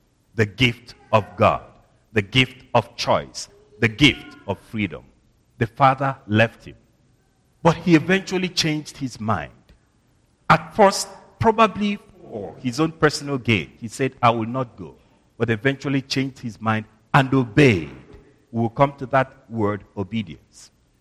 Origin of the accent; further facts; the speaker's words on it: Nigeria; I'm from Nigeria. We don't do well with snow and cold.